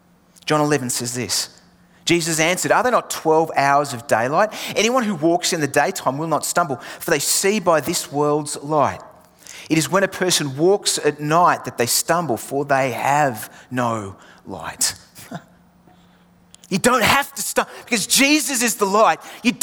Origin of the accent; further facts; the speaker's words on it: England, United Kingdom; accent: Australian; I have an Australian accent, but my upbringing, I was born in England, and my upbringing was particularly English.